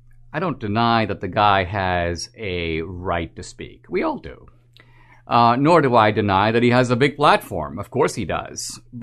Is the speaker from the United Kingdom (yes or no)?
no; India; growing up in India